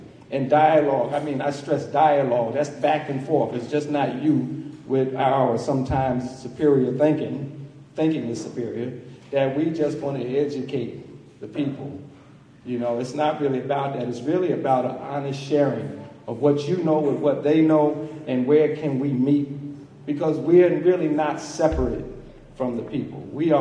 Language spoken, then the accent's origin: English; New Jersey, United States; like I'm from New Jersey, small town in New Jersey, so there would be Panthers would come from New York to show us pretty much how to be Panthers.